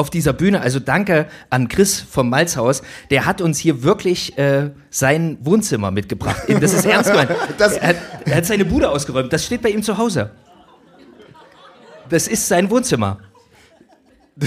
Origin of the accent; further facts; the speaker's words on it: Zwickau, Saxony, Germany; born there; Und wie man es bei mir sieht, ich bin geborener Zwickauer.